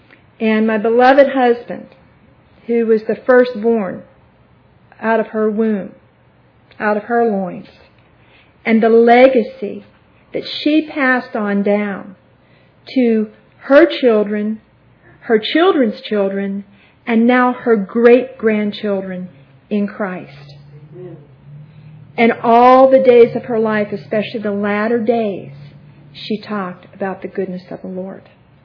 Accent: Pittsburgh, Pennsylvania, United States; because I'm from Pittsburgh, I'm sorry.

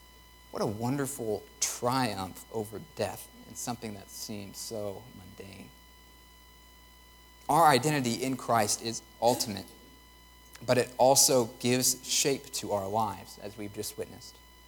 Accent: United States; I'm an American. I'm a husband. I'm a nerd.

